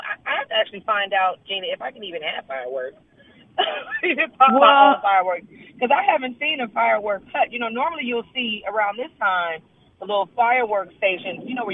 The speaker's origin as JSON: {"language": "English", "region": "California", "country": "United States", "said": "I'm from California."}